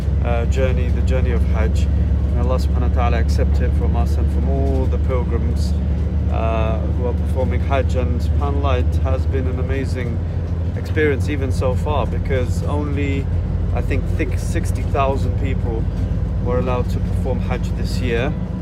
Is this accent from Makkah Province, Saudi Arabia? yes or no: yes; Mecca, Makkah Province, Saudi Arabia; because we're from Mecca, we don't need to do tawaf al-qudum